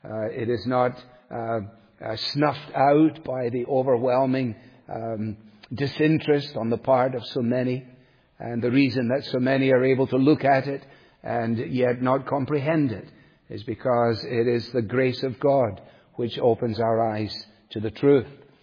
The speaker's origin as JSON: {"language": "English", "region": "Scotland", "country": "United Kingdom", "said": "which pained me as a Scot, but I put it in anyway."}